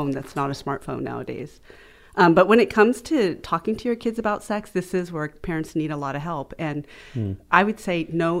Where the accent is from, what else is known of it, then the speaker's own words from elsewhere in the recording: United States; I'm Asian American. And even though I'm third, fourth generation, there are still remnants of being raised in a shame-based culture.